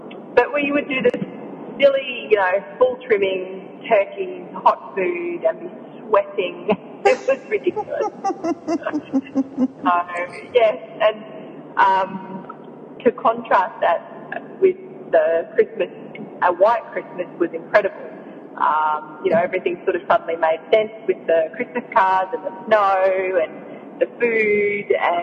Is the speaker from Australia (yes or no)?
yes; Innisfail, Queensland, Australia; born there; now in Brisbane, Australia; Well, I was born in far north Queensland. I'm an Australian, and the very top of Queensland, I suppose, a little tiny place called Innisfail, and very hot up there.